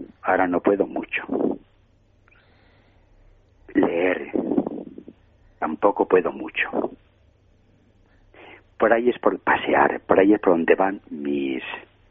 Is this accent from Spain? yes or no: yes; Spain